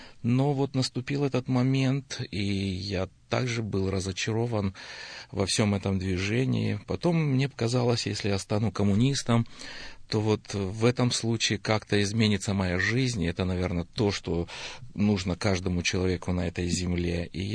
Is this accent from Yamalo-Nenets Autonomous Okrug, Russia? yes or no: no; Budyonnovsk, Stavropol Krai, Russia; moved away as an adult; now in United States; 5 детей, трое внуков, и вообще приехал я из Ставропольского края, города Буденновска. Ну, уже вот 14 лет живу здесь, в Америке.